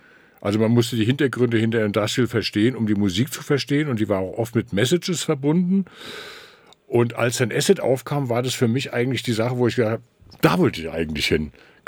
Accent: Rhineland-Palatinate, Germany; Ich komme aus Rheinland-Pfalz, aber ich habe zu der Zeit dann Zivildienst in Wiesbaden gemacht.

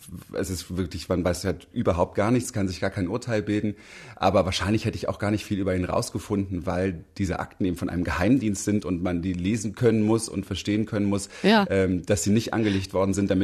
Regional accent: Berlin, Germany; ich bin in Berlin-Pankow groß geworden, da gab es einen Konsum an der Ecke

